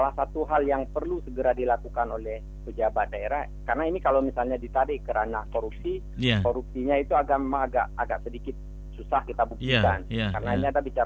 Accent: Aceh, Indonesia; atau di kampung kami di Aceh Barat Daya juga

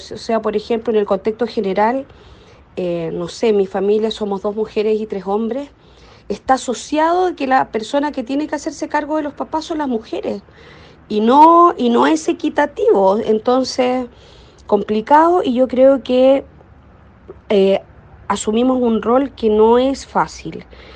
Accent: Chile; Soy chilena, vivo en Santiago de Chile.

